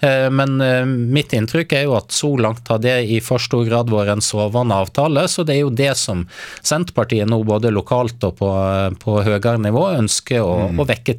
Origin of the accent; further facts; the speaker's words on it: Southern Norway, Norway; Her kommer jeg som søring